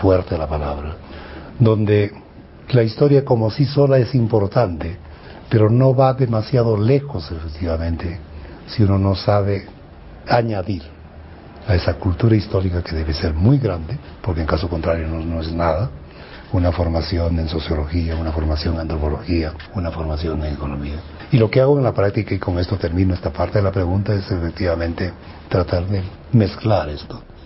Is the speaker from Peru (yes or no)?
yes; Lima, Peru; born there; Yo nací en Lima, formalmente. Pero nací en Lima porque ahí estaban los servicios médicos más adecuados para que naciera sin problemas. Digo referencia de origen jauja.